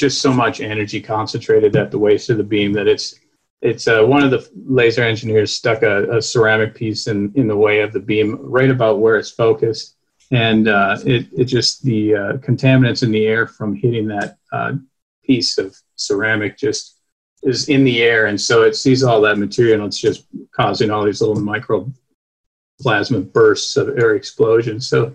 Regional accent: Minnesota, United States; moved away as an adult; now in Montana, United States; I'm actually from Minnesota, grew up there and came out to Montana as a transplant back in the late 90s, so 98

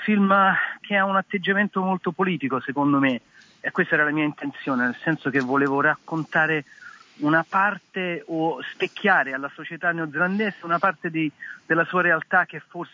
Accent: Naples, Campania, Italy; now in New Zealand; Ma io, essendo napoletano, sono già stato istruito nel teatro

